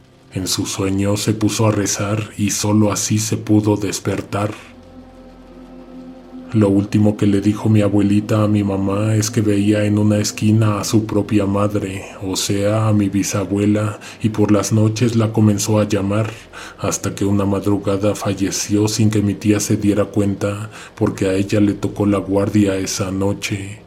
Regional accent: Morelos, Mexico; Yo crecí en un pueblo en Morelos

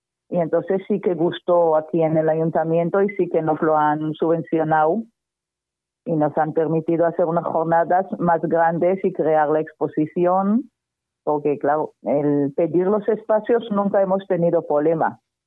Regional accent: Israel; now in Zaragoza, Spain; yo estoy en Israel, yo soy de Israel

